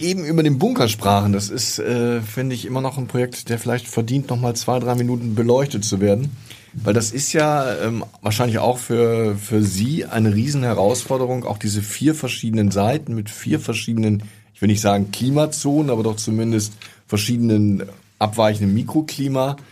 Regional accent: Hamburg, Germany; weil ich würde jetzt als Hamburger, wahrscheinlich wird jeder Hamburger sagen, aber Hamburg ist doch eine total grüne Stadt.

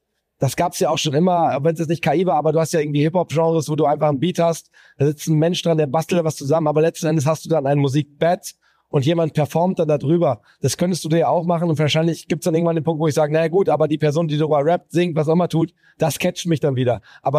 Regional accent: Quakenbrück, Lower Saxony, Germany; Und jetzt ist es auch in Quakenburg, in meinem Heimatort angekommen

